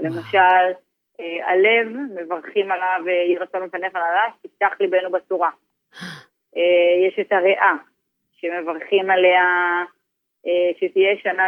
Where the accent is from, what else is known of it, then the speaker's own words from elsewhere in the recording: Sharsheret, Southern District, Israel; אני בתור ילדה, אני גדלתי במושב תוניסאי, שבאמת כולם שם דוברים ערבית, קוסקוס כל שלישי ושישי